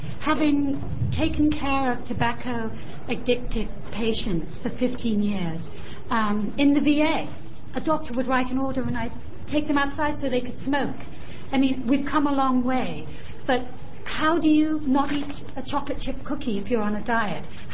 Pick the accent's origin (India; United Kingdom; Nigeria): United Kingdom; now in Bend, United States; I'm from Bend, Oregon. I've been in Oregon 3 years. I am from the United Kingdom originally.